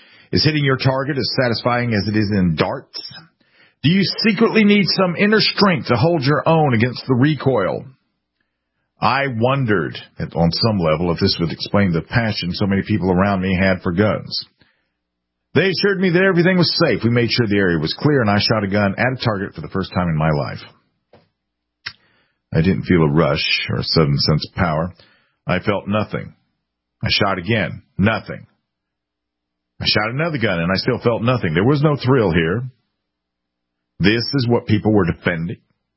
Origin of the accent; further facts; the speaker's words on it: the South, United States; I was always simply terrified of guns, which was extra difficult given that I grew up in the South, nearly surrounded by them.